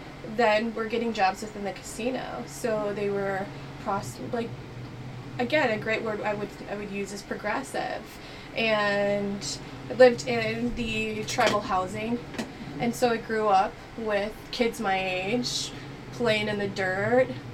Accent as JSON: {"language": "English", "town": "Milwaukee", "region": "Wisconsin", "country": "United States", "tie": "born or raised there", "said": "In Milwaukee. I grew up in Milwaukee, Wisconsin."}